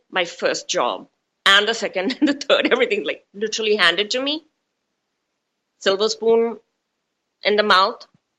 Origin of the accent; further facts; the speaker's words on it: India; born there; I was born in India in a wonderfully progressive family and went to the highest school, private school, had a really nice childhood, amazing childhood